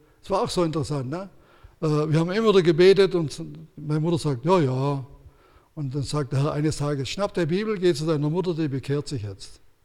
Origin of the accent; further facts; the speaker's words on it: Ulm, Baden-Württemberg, Germany; born there; ich bin jetzt 77, das war glaube ich vor 3 oder 4 Jahren, ich weiß, wo ich in Ulm auf die Welt gekommen bin